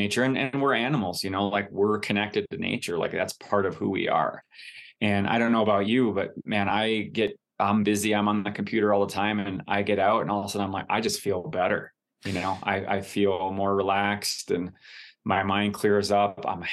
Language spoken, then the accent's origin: English; Wisconsin, United States; dude, I grew up in Wisconsin, and I was skiing in jeans at Little Switzerland